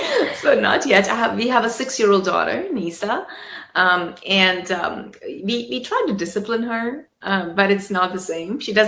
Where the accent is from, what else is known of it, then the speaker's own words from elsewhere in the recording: Udaipur, Rajasthan, India; also born or lived in Hyderabad; You know, it started all back home in India. I was born in Hyderabad and brought up in Udaipur.